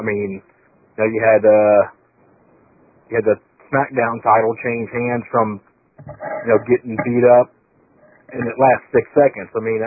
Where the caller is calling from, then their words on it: Ohio, United States; I'm calling from Ohio.